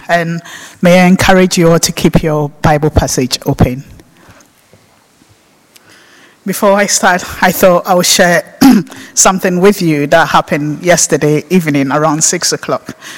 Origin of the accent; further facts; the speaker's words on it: Ghana; If only I knew that word when I was growing up in Ghana.